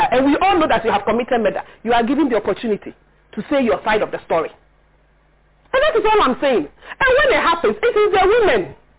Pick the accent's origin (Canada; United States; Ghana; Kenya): Ghana; Techiman, Bono East; I come from Techiman South. I was there.